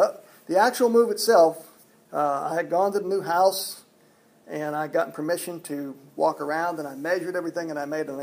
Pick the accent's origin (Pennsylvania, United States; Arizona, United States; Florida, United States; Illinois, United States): Arizona, United States; now in Arkansas, United States; it was the time we moved from Arizona, where Sandy and I met and grew up, to Arkansas, where we've been for about 35 years now.